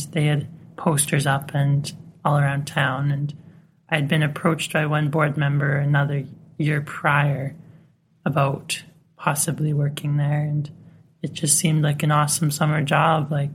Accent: Avonlea, Saskatchewan, Canada; I am from Avonlea, born and raised. My family's been there forever.

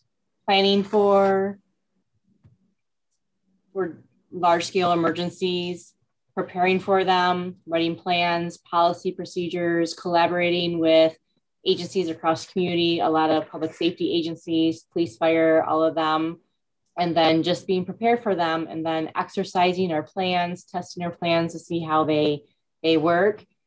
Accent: Flint, Michigan, United States; now in Midland, United States; I'm originally from the Oakland County area, Flint area, and then I moved up here to the Midland area and in spring of 2016 after accepting this role here in Midland.

